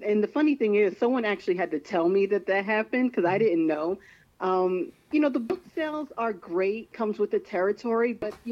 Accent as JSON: {"language": "English", "region": "New Jersey", "country": "United States", "tie": "born or raised there", "said": "We are all, you know, we're from New Jersey, born and raised."}